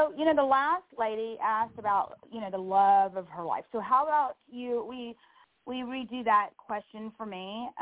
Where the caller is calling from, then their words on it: Houston, Texas, United States; Houston, Texas.